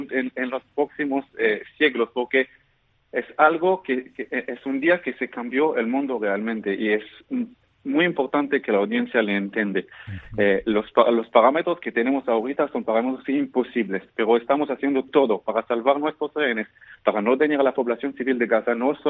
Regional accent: France; born there; Spanish is a second language; moved away; Yo trabajaba 3 años en Costa Rica. Yo nací en Francia, entonces tengo dos idiomas latinas.

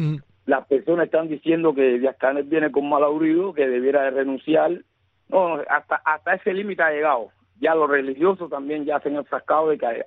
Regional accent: Cuba; ya las personas no quieren pensar como cubano, no quieren sentirse cubano. Y los cubanos están, mira, la juventud se está hoy en día, a causa del régimen, repudiando nuestra bandera, nuestro himno nacional

